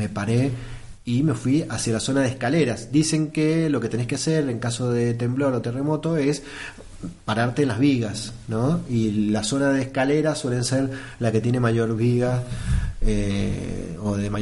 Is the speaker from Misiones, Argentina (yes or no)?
no; Mendoza, Argentina; Estábamos esperando, como buenos mendocinos, el sacudón